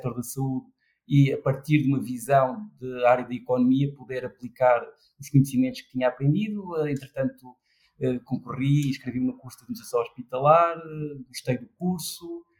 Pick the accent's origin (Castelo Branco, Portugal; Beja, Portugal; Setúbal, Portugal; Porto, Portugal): Beja, Portugal; Serpa; moved away as an adult; now in Lisbon, Portugal; Eu, de facto, nasci em Serpa, eu fiz todo o meu ensino secundário em Serpa, e depois vim fazer a minha licenciatura para Lisboa, para o Instituto Superior de Economia e Gestão.